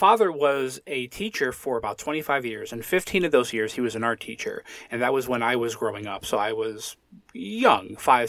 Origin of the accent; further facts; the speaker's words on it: Connecticut, United States; So, oh, he's from my home state. He's from Connecticut.